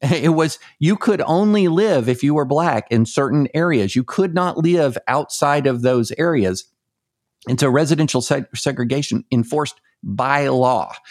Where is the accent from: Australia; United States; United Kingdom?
United States; the South; So just, you know, I'm from the South. My family's from the South.